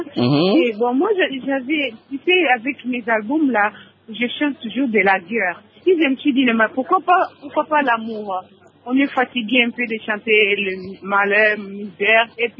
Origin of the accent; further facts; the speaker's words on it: Kivu, DR Congo; Moi, je suis de l'Est, de Kivu.